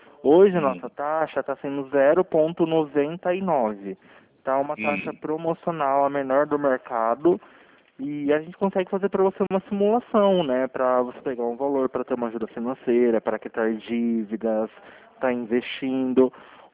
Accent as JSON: {"language": "Portuguese", "town": "Campinas", "region": "São Paulo", "country": "Brazil", "said": "eu sou aqui de Campinas, São Paulo."}